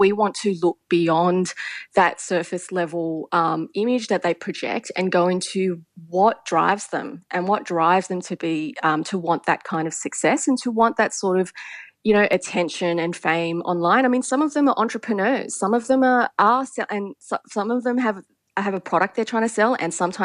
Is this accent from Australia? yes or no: yes; Australia; and I really care as an Australian, that we are telling stories that are ours on our terms, that are for us.